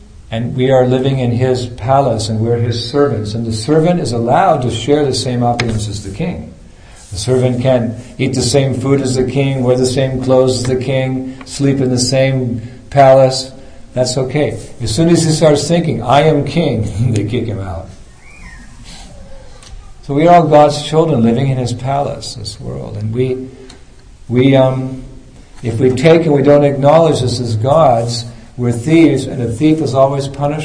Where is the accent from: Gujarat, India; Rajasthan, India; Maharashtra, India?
Gujarat, India; I'm from Gujarat.